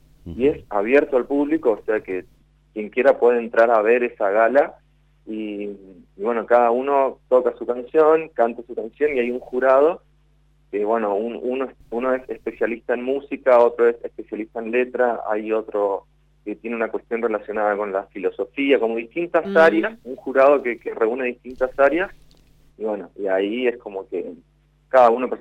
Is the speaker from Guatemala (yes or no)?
no; Argentina; yo me presenté como artista argentino.